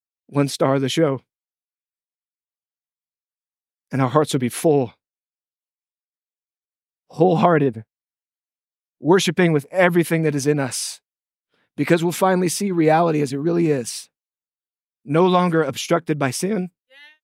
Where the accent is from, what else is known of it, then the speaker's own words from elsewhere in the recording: Missouri, United States; I'm from Kansas City area originally. Grew up on a little cattle ranch about 30 miles north of Kansas City.